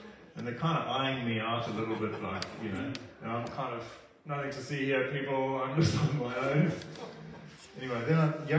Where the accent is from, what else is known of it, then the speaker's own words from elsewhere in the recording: South Africa; I come from South Africa.